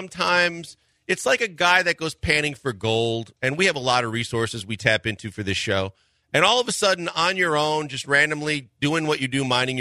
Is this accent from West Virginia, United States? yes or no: no; Milwaukee, Wisconsin, United States; And of course, I'm from Milwaukee.